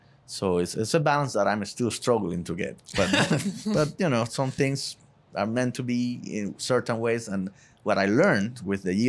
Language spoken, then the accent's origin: English; Cojimar, Havana, Cuba; English is a second language; now in United States; I'm from Cojima, this town of the east side of Havana, where Hemingway used to be fishing. The Old Man of the Sea actually is based on my hometown of Cojima.